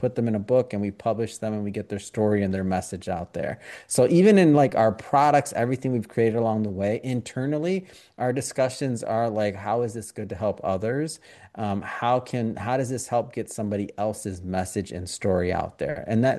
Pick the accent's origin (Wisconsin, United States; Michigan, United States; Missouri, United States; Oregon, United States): Michigan, United States; Detroit; growing up in Detroit when I was growing up, it wasn't a nice place necessarily like the way it is now